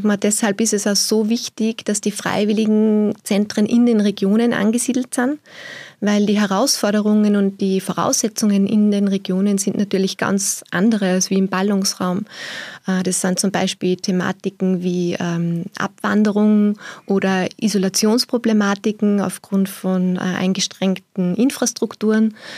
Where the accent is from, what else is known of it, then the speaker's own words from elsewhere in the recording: Upper Austria, Austria; Als Oberösterreicherin